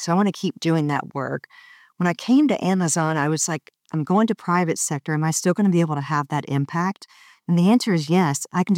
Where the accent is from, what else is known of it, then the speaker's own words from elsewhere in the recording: Nashville, Tennessee, United States; I'll tell you actually a personal story. I'm from Nashville, Tennessee